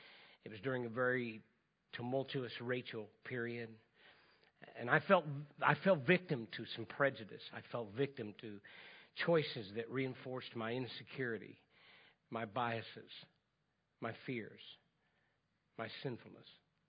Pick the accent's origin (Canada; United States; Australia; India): United States; Oreana, Illinois; I grew up in Midwest in Illinois. I want to set the tone here and tell you that in my parents' house in the little town of Orianna, Illinois, right outside of Decatur, Illinois